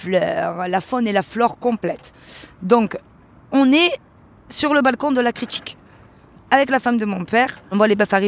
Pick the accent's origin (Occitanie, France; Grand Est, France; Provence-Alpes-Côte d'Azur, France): Provence-Alpes-Côte d'Azur, France; Marseille; Moi, je suis née dans les quartiers nord. J'ai grandi au Flamand, en plein cœur du 14e arrondissement très célèbre de Marseille.